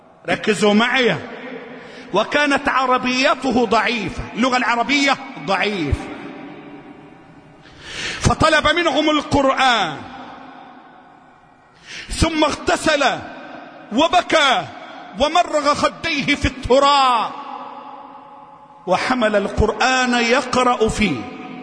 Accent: Egypt; اللهم احفظ بلدنا مصر

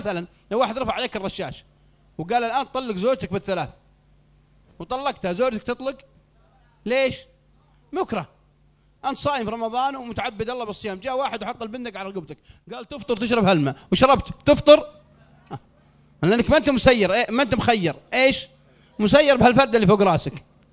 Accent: Saudi Arabia; واحد عندنا في السعودية ملقوف ملقوف ملقوف مرة

